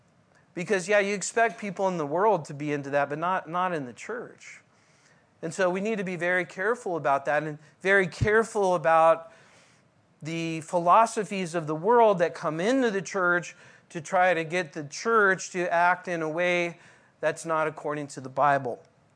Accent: California, United States; I don't know, when I grew up in California, is well known, if you go to Mexico, what's the saying?

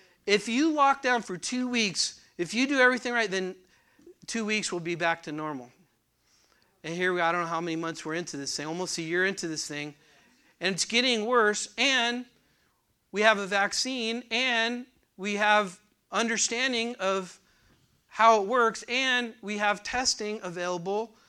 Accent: California, United States; And I'm from California, so I'm not bashing California.

